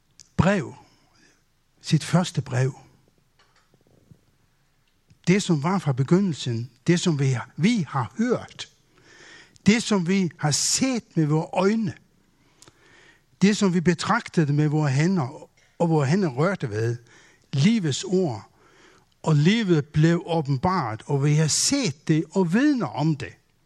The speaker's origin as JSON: {"language": "Danish", "country": "Faroe Islands", "tie": "born or raised there", "also_born_or_lived": "Copenhagen", "lives_now": "Løsning, Denmark", "said": "og jeg bor i Løsning. Jeg kalder mig færing, selvom jeg er født i København, men har boet hele mit liv på Færøerne. Så sådan er det. Jeg taler lidt med accent"}